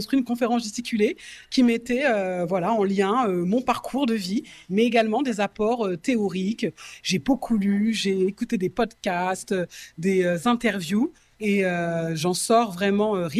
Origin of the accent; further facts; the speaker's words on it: Versailles, Île-de-France, France; Et j'ai grandi en France. Je suis née à Versailles, près du château. J'ai fait toute ma scolarité dans les Yvelines.